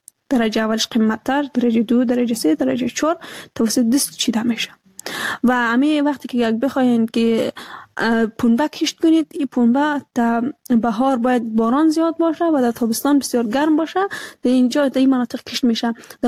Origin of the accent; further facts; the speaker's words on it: Afghanistan; همه ما افغان هستیم